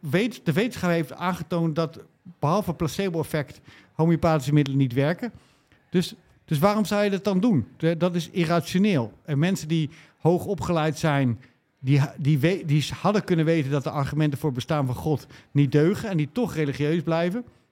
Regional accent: Netherlands; ik ben een man, ik ben een Nederlander, Ik ben, ik praat Nederlands.

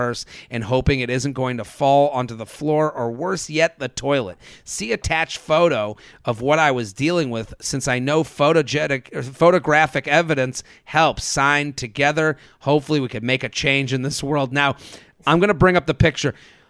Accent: Boston, Massachusetts, United States; moved away as an adult; now in New York, United States; Like, I'm from Boston. Right. I've lived here since 2007.

